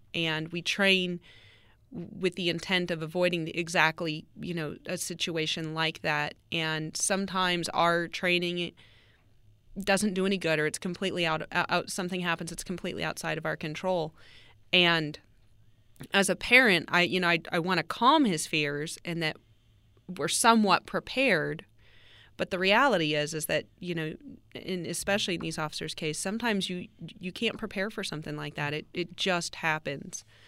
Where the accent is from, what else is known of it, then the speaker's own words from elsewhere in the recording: Las Vegas, Nevada, United States; I was born and raised in Las Vegas. I was born and raised around the North Las Vegas Police Department.